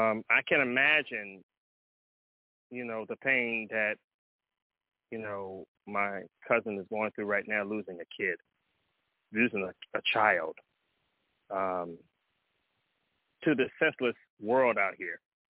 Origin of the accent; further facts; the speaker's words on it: Compton, California, United States; Stand up, California, because I love it. San Diego, because I'm from Compton.